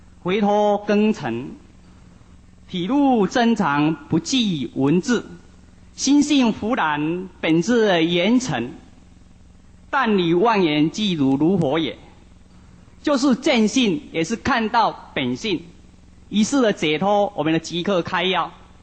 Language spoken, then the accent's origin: Chinese; Pingtung County, Taiwan; 本人是土生土长的屏东人，所以对大家特别感到非常的亲切